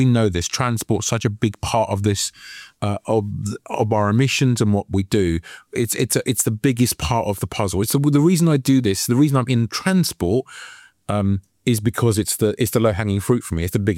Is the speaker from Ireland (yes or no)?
no; London, United Kingdom; I grew up in West London, and it was a multicultural area.